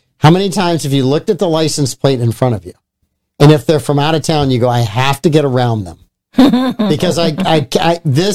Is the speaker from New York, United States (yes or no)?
no; Bethesda, Maryland, United States; born there; But actually, I was born in Bethesda, Maryland, and I get untold amount of grief about you're a Yankee.